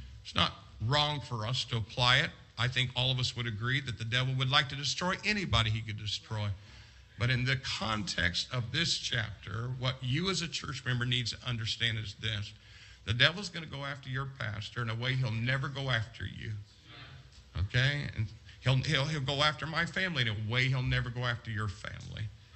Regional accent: United States; And I'm glad I'm an American.

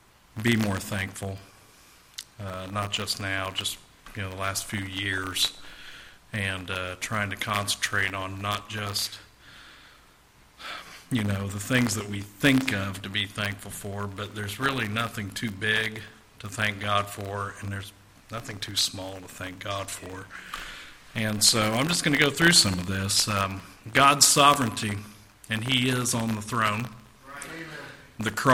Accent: United States; that I'm an American and that I do still have freedoms and liberty.

